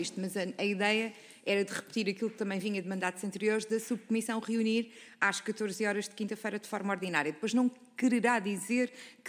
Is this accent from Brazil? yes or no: no; Lisbon, Portugal; eu sou de Lisboa